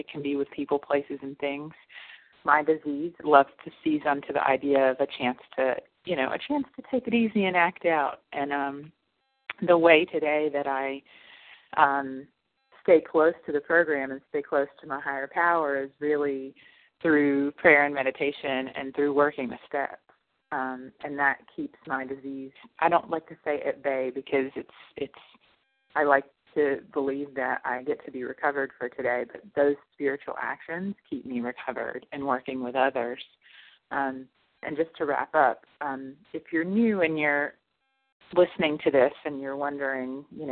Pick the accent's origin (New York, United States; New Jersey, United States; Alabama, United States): New York, United States; I'm from New York, and I'm recovered for today, one day at a time.